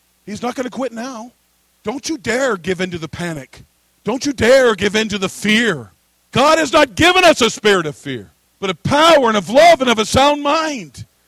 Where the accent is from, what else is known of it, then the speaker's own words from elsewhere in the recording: the West, United States; I'm from the American West. My family, cousins, in-laws, outlaws, were all hunters. And every fall into the winter of the year, they'd go hunt elk in the mountains of eastern Washington State, Idaho, Montana, and so on.